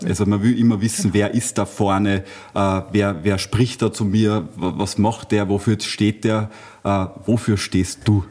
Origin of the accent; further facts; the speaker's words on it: Salzburg, Austria; Naja, als Salzburger musst du das hören, natürlich hören.